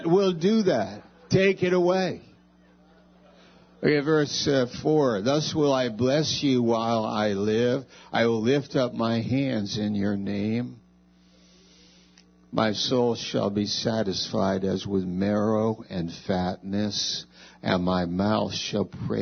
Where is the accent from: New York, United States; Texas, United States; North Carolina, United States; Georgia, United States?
New York, United States; I'm from New York, but I'm up in Maine in the woods of Maine.